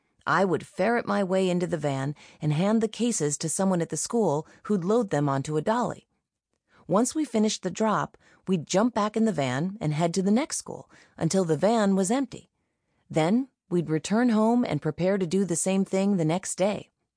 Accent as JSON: {"language": "English", "region": "Arkansas", "country": "United States", "tie": "born or raised there", "said": "I got an intimate look at my home state from the passenger side window. We explored all sorts of back roads, the foothills of the Ozark Mountains, and tried to find small towns with the best names, my personal favorite being Possum Grape."}